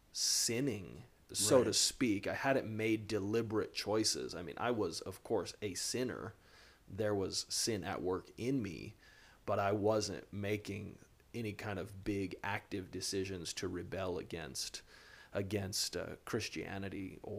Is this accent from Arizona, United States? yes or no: yes; Winslow, Arizona, United States; So for me growing up in Winslow, I was just looking for anything exciting, anything that would happen.